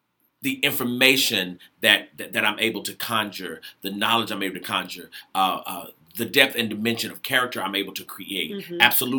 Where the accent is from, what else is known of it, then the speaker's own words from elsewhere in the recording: Arkansas, United States; I grew up in Arkansas.